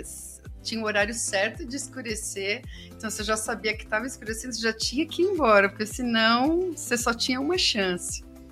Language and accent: Portuguese; São Paulo, Brazil; Só que como eu sou do Cambuci, aí a saudade falou mais forte. Aí eu acabei saindo de lá e voltando pro bairro mesmo.